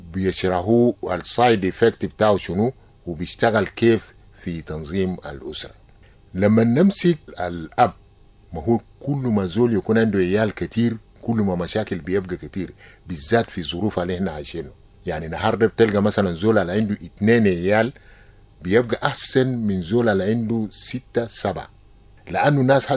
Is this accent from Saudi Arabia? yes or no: no; South Sudan; مثلا عندنا في الجنوب مجتمع بتاع النيل